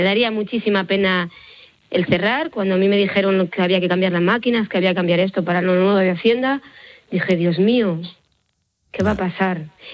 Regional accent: Vivar de Fuentidueña, Castile and León, Spain; now in Sacramenia, Spain; Yo siempre he vivido en un pueblo.

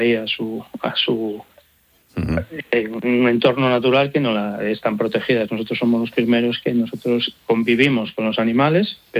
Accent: Galicia, Spain; soy gallego, y me inicié en el dique de abrigo, en una muralla del puerto de La Coruña

